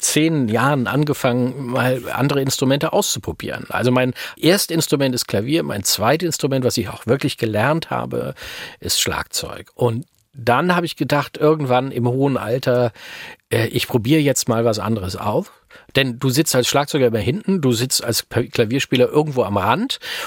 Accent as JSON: {"language": "German", "region": "Northern Germany", "country": "Germany", "tie": "born there", "said": "ich komme aus Norddeutschland gebürtig"}